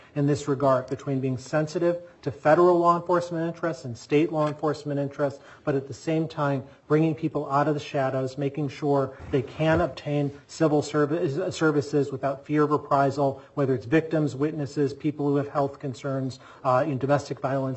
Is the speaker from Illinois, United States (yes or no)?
yes; Chicago, Illinois, United States; where I grew up in Chicago, were driving to Wisconsin because the drinking age was different